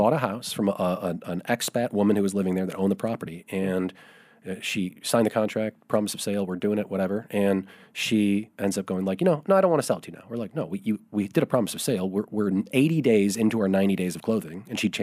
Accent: Chicago, Illinois, United States; I come from Chicago

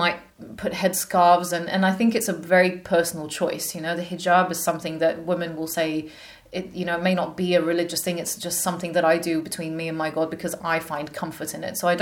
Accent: England, United Kingdom; also born or lived in France; I grew up in England and I have sort of Arabic roots. And then I moved here and there and lived in France.

